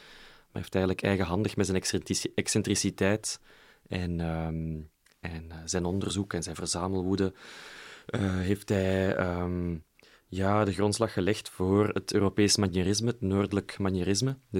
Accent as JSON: {"language": "Dutch", "country": "Belgium", "said": "Maar ook als Belg"}